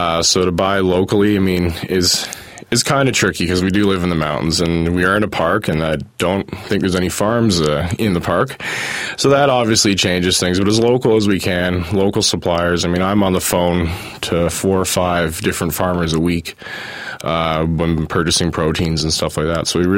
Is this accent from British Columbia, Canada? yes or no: no; Beaverton, Ontario, Canada; also born or lived in Toronto; now in Banff, Canada; I'm originally from Toronto. I grew up in a small town north of there called Beaverton. So small town roots.